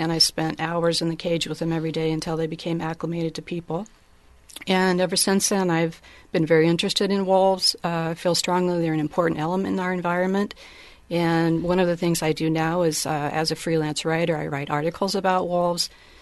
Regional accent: Iowa, United States; Yes, I'm from Iowa originally. My father was director of a small zoo in Des Moines

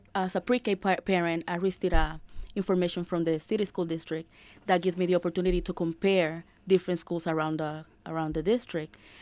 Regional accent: Puerto Rico; Actually, I was born and raised in Puerto Rico.

